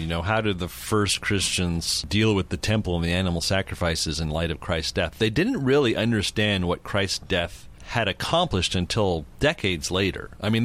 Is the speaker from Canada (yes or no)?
yes; Canada; now in United States; Now, I'm American now.